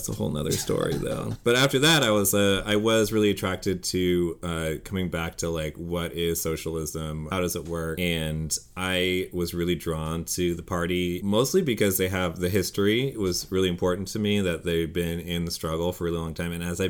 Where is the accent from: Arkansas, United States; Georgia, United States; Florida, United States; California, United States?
California, United States; Berkeley; I grew up around Berkeley